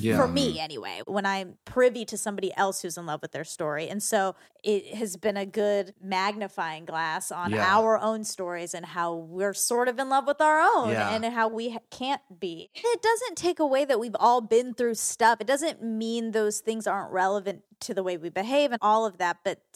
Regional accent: Georgia, United States; Like, okay, yeah, I grew up in Georgia and I didn't.

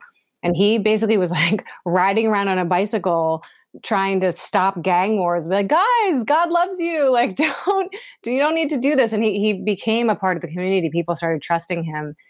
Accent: Pennsylvania, United States; also born or lived in Los Angeles; So I'm quarantined here in Pennsylvania. I'm from Pennsylvania originally. I went to school in New York, and then I headed out to LA in the year 2000 and had a rollicking time there for 17 years

